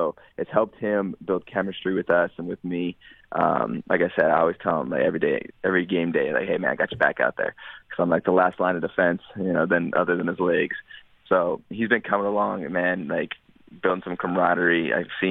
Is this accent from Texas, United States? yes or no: no; Colorado, United States; I came from Western Colorado, like this little tiny school.